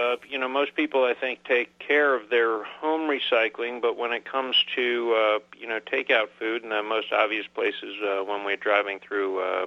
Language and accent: English; Austin, Texas, United States; at least in my hometown of Austin, Texas